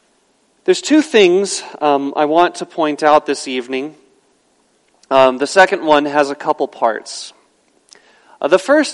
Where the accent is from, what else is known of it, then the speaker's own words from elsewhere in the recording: Phoenix, Arizona, United States; If it weren't for the fact that I was raised in Phoenix and not Tucson, I may not know what this means. But in Phoenix, we have wands.